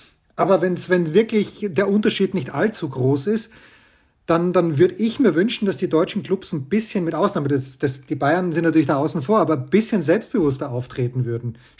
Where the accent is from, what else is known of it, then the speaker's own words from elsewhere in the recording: Austria; now in Germany; Was mich ein bisschen irritiert als Österreicher, der natürlich schon sehr lange hier wohnt